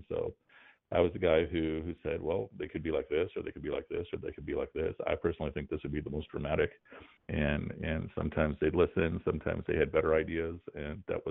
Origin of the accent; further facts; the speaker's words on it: South Holland, Illinois, United States; also born or lived in Chicago; So growing up in Chicago and South Holland in the 1970s, the most famous boxer in the world was Muhammad Ali.